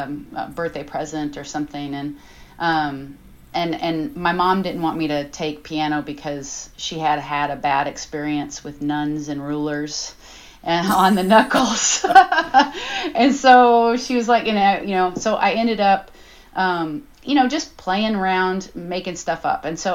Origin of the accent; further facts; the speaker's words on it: Texas, United States; now in Minnesota, United States; well, I am from Texas.